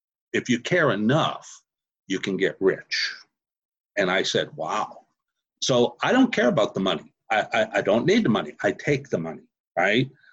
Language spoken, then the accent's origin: English; Houston, Texas, United States; and I'm from Houston, Texas, right? And I'm in Mumbai.